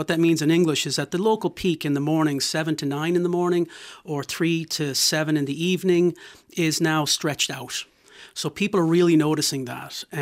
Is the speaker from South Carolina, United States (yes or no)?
no; Boston, Massachusetts, United States; I grew up in a car, you know, I grew up in Boston and the car was king.